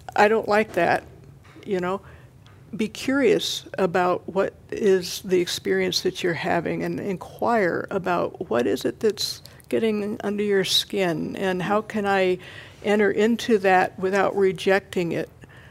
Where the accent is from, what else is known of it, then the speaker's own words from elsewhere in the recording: Ohio, United States; And I'm originally from Ohio